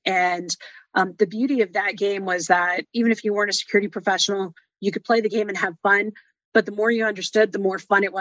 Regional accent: Texas, United States; Because I'm from Texas. I'll talk to anybody.

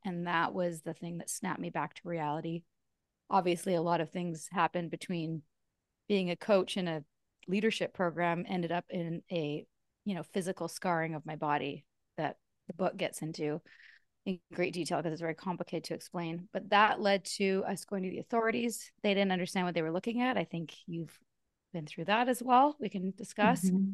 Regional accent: Vancouver, British Columbia, Canada; So I'm also in my 40s and we grew up in Vancouver.

